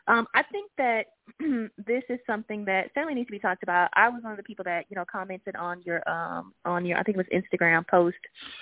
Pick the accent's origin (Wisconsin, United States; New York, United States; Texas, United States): Texas, United States; Houston; now in Florida, United States; I'm from Houston. I live in Florida.